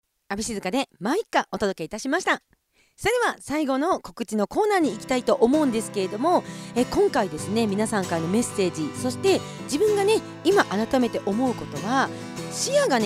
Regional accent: Kushiro, Hokkaido, Japan; 地元の釧路

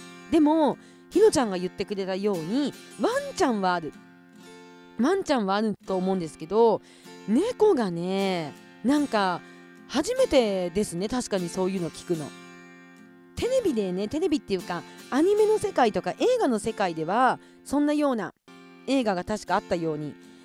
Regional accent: Kushiro, Hokkaido, Japan; 私は、釧路出身だから、新釧路町とお楽しけがどんだけ離れてるのかっていうのも分かるのでね。

